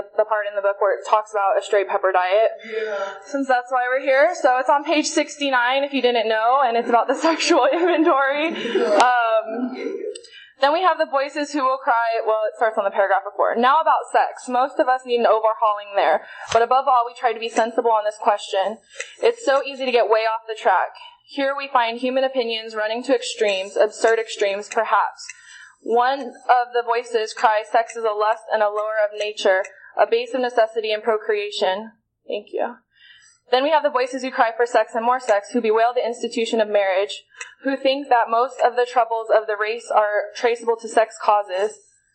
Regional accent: Las Vegas, Nevada, United States; From Las Vegas, who's hosting Wacky Paw this year.

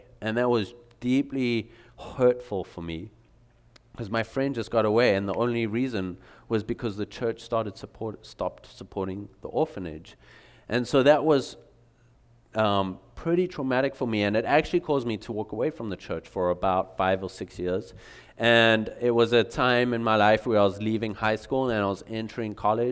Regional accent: South Africa; now in United States; I realized, like, we grew up in South Africa watching movies, like American movies and American music. So I was like, I know America. And then I moved here

